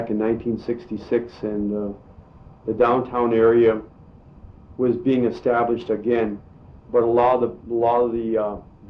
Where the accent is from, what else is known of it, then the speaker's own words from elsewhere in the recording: Kodiak, Alaska, United States; Growing up in Kodiak here, it was really a lot of fun. And I see the difference now with the families as to when I was growing up.